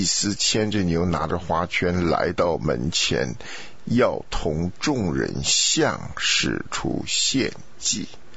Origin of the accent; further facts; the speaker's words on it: Taiwan; 像我在台湾长大就有这种情形啊